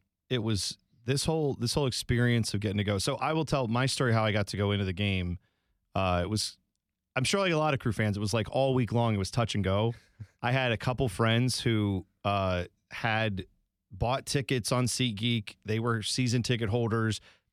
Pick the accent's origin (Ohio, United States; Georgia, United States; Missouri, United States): Ohio, United States; Columbus; I grew up in Columbus, have lived here my whole life, never moved away, any of that stuff.